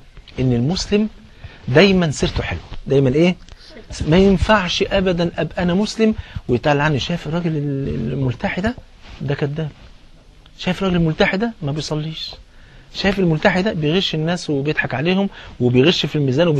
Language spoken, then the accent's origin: Arabic; Egypt; حتى المثل عندنا في مصر بيقول ايه؟